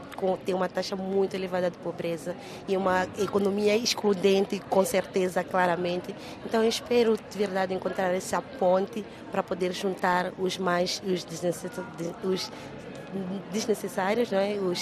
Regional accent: Mozambique; o nosso ser como moçambicanos.

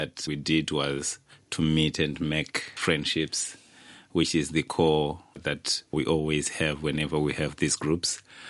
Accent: Zimbabwe; I am from Zimbabwe.

